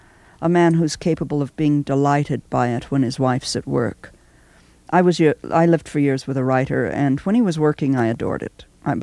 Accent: Texas, United States; Well, I grew up in Texas, and in Texas there's a heavy farm talking culture.

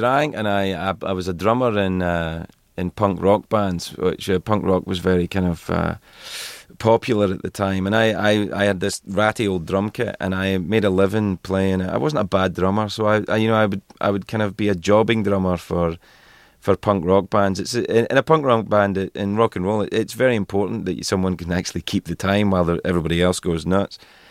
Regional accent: Cumbernauld, Scotland, United Kingdom; Yeah, where I grew up in Scotland was a town called Cumbernauld, which is about 15 miles outside the big industrial city of Glasgow.

